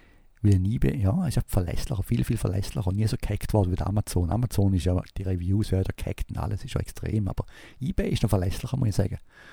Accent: United States; bei uns in Amerika

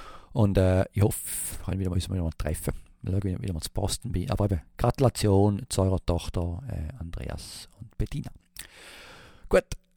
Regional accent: Switzerland; now in United States; Also ich fühle mich nach wie vor als Schweizer und auch wenn ich jetzt Amerikaner werde, dann bin ich im Urblut immer noch Schweizer

